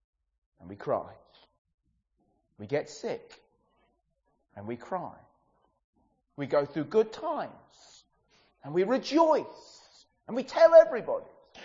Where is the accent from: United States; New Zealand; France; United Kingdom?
United Kingdom; England; I know we're English and we're British.